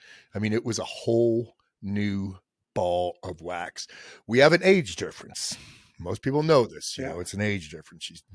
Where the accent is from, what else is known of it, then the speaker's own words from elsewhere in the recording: Connecticut, United States; Originally from Connecticut. So grew up there.